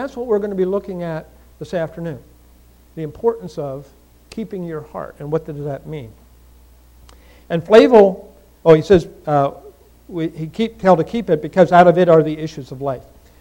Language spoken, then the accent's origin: English; Pennsylvania, United States; I just recently came back from my hometown in central Pennsylvania